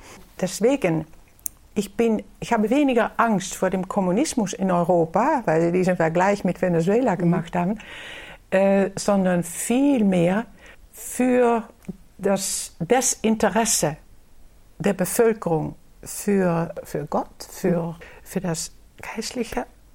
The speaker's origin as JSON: {"language": "German", "country": "Netherlands", "said": "Wo ich jetzt in Holland, in meiner Heimat bin"}